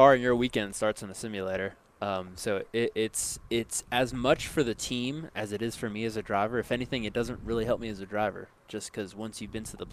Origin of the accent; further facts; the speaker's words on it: Miami, Florida, United States; I had 5 acres where I grew up in Miami